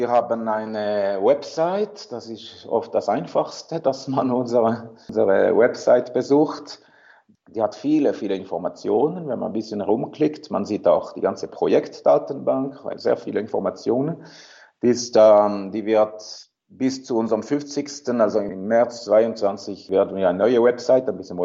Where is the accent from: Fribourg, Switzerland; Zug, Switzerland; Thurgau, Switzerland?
Fribourg, Switzerland; German is a second language; Ich bin, wie man hört, ein Roman. Ja. Also ich bin in Fribourg geboren und aufgewachsen.